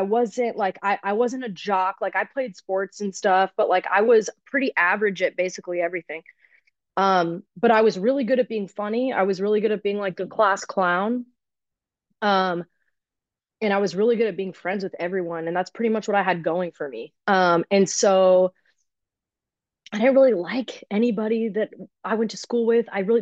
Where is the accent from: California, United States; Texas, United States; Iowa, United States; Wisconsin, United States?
California, United States; born there; even though all these motherfuckers knew that I was born in California.